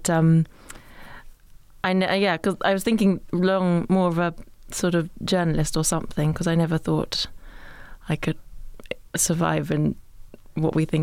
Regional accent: East of England, United Kingdom; I grew up in Suffolk, and my parents grew up in London, actually. My mother in Wimbledon, my father in Putney.

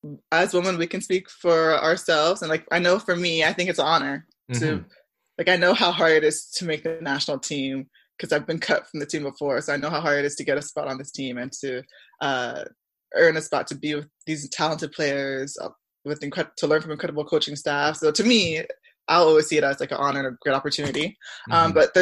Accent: Scarborough, Ontario, Canada; also born or lived in Barrie / Milton; I grew up in Scarborough until, like, the fifth grade.

